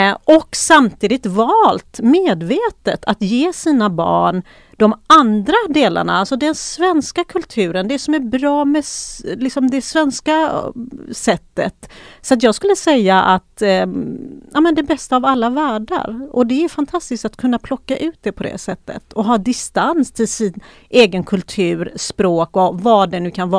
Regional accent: Stenungsund, Västra Götaland County, Sweden; Precis, jag växte upp i Stenungsund. Det är mindre ort, och därefter har jag studerat i Göteborg.

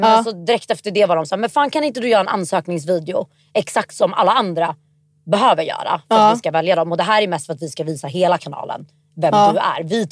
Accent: Stockholm, Stockholm County, Sweden; jag är ju uppvuxen i Stockholm.

